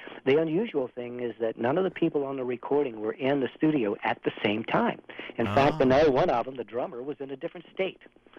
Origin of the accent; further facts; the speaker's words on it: Cincinnati, Ohio, United States; and dad were from Kentucky, and they made it across the river before the wagon broke down, so I was born in Ohio, raised in Cincinnati, right?